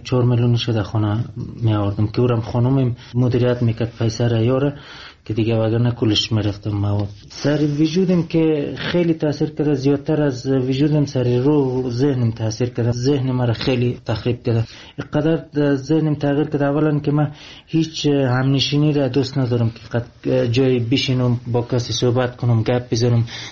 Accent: Afghanistan; also born or lived in Iran; میدید که من افغانی هستم

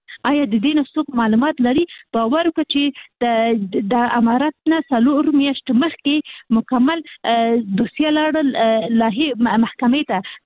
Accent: Kabul, Afghanistan; زموږ مرکز موږ خاصني د کابل یو.

